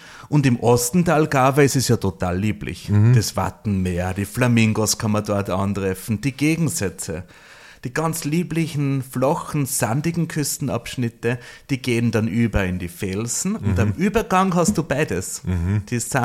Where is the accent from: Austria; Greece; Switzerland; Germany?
Austria; Upper Austria; now in Poland; ich bin seit 20 Jahren fix in Polen und mache auch dort weltweit Wandern, Reisen. Bin gebürtig aus Oberösterreich